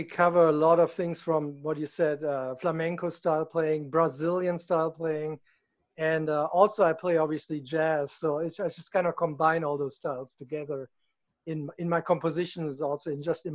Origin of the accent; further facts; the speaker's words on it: Germany; English is a second language; now in United States; I live here now. I'm from Germany, but now I'm able to go back to Germany and tour